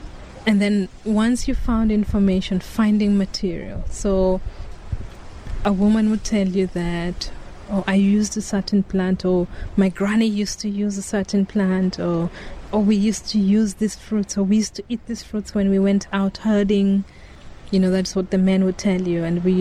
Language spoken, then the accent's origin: English; Rift Valley, Kenya; I come from the Rift Valley. And I've gotten a lot from the women there, from the older people there.